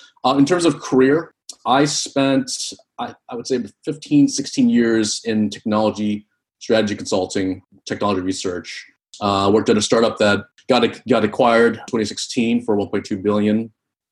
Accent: East Coast, United States; So I am Vietnamese American. I grew up in the East Coast.

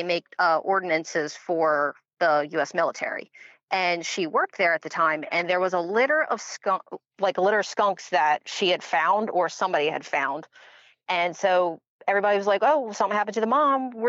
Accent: Pennsylvania, United States; So, Pennsylvania.

